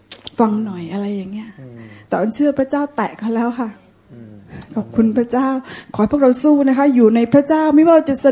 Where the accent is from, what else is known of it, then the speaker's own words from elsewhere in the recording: Hat Yai, Songkhla, Thailand; สุดท้ายก็คือบ้านเกิดตัวเองหัดใหญ่นั่นแหละค่ะ